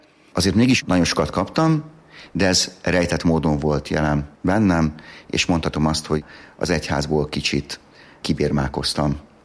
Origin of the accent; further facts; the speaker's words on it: Tatabánya, Komárom-Esztergom, Hungary; also born or lived in Tata; Tatán születtem, Tatabányán nevelkedtem.